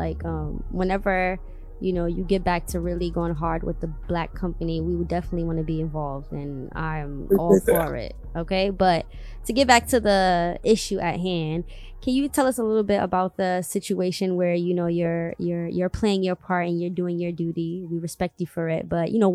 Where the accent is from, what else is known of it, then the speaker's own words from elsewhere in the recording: Queens, New York, United States; Literally, like we said, we're from Queens. That's literally, what, 10 minutes away from us?